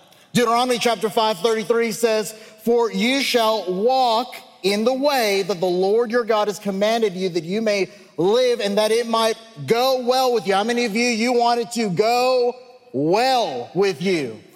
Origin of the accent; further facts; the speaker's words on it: Canada; now in Texas, United States; we live in Texas, and Texas is not known as the pedestrian nirvana. You need a ride, you know. And I grew up in Canada, but my kids were all born.